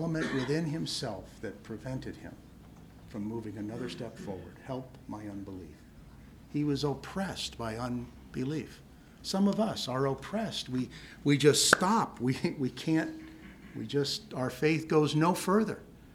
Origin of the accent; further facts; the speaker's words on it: Ireland; And I'm an Irishman. I'm not too bright.